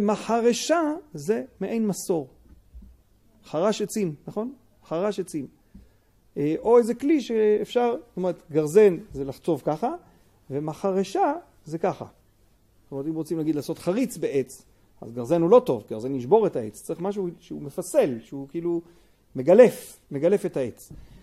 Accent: Bnei Darom, Southern District, Israel; וגדלתי בבני דרום מושב

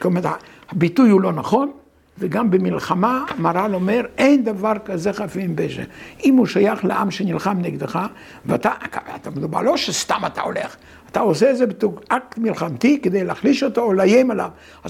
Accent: Russia; אני בילדותי הייתי ברוסיה הסובייטית

